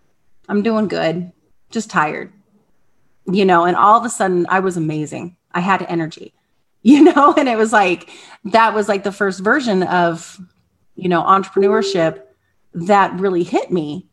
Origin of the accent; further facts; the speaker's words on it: Big Bear Lake, California, United States; we had a hardware store and a boat landing growing up. I grew up in Northern California or Southern California in Big Bear Lake.